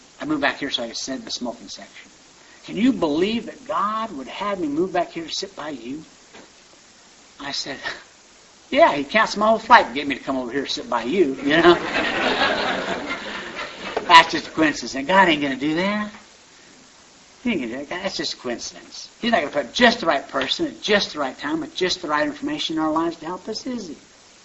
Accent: Orem, Utah, United States; I said, well, I grew up in Orem, Utah.

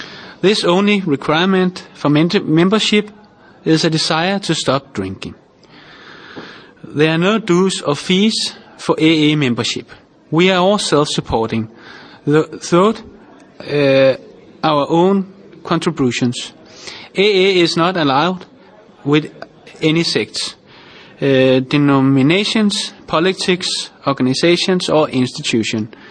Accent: Denmark; English is a second language; I'm an alcoholic from Denmark.

